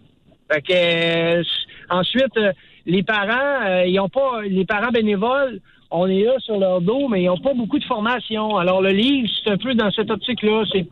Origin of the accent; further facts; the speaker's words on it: Quebec, Canada; je viens de Descombeaux, je viens de la Côte-Nord, moi.